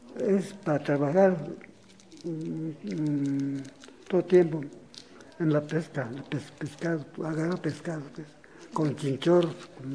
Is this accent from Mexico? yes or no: yes; Erongarícuaro, Michoacán, Mexico; born there; Yo nací en el pueblo de Erongarícuaro. Ahí nací, en Erongarícuaro.